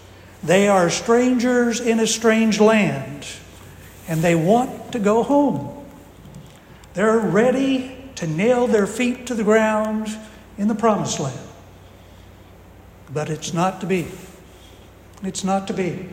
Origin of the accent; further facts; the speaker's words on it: Indiana, United States; moved away; Now, as many of you know, I'm from Indiana, and I had never heard of Louis Grizzard until I moved to Georgia in 1980.